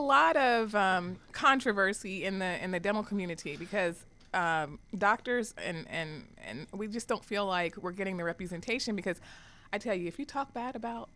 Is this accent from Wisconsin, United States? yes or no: no; Wilmington, Delaware, United States; I had a very influential dentist and orthodontist combo when I was growing up in Wilmington, Delaware.